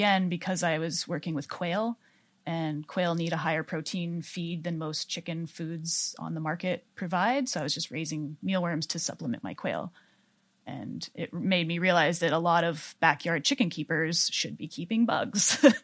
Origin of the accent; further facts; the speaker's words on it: Idaho, United States; I grew up in Northern Idaho. We're all backwoodsy people.